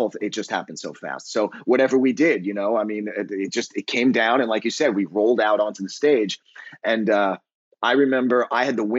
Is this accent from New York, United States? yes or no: yes; New York City, New York, United States; So I grew up in New York, in New York City and on Long Island, and I played in rock bands, you know, my whole life.